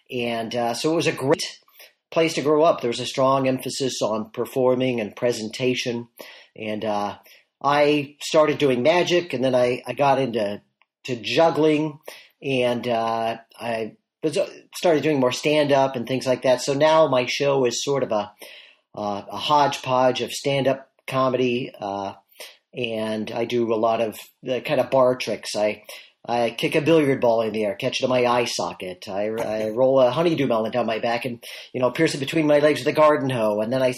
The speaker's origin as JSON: {"language": "English", "town": "Los Angeles", "region": "California", "country": "United States", "tie": "born or raised there", "said": "And so I grew up in Los Angeles area, and I was in a magic club, the Long Beach Mystics, and it was my local magic club"}